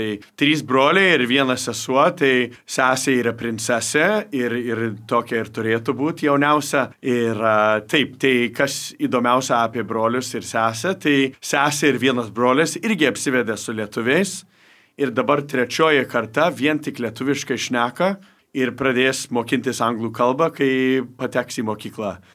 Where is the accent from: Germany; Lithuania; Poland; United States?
United States; aš kaip amerikietis išsišiepęs ir šipsaus